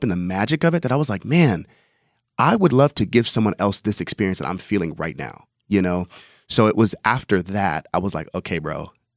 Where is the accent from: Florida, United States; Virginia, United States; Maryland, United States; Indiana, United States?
Virginia, United States; Hampton; also born or lived in New York; I was born in New York, raised in Virginia. So anybody ask me where I'm from, I say Virginia